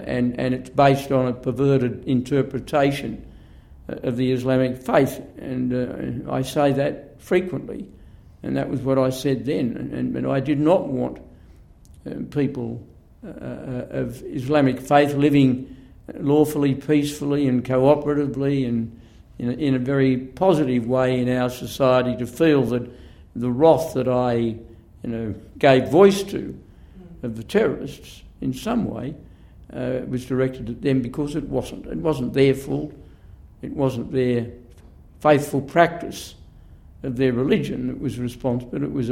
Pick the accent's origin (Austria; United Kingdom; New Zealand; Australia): Australia; I accept, as an international citizen, as well as an Australian national